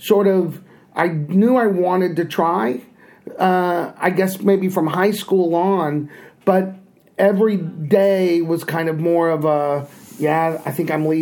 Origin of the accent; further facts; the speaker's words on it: Midland, Texas, United States; Weirdly enough, even before, so before we moved to Houston, we grew up in Midland, Texas, West Texas